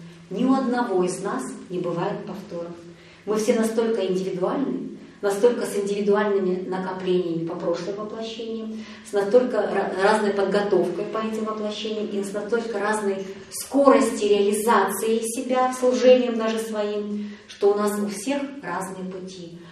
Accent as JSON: {"language": "Russian", "country": "Kazakhstan", "tie": "born or raised there", "moved": "yes", "lives_now": "Novosibirsk, Russia", "said": "Я сама родом из Казахстана, родители были целинники из Новосибирской области, они уехали в Казахстан на поднятие целины. Тогда, это 56-й год, это было модно, и вот там образовалась наша семья."}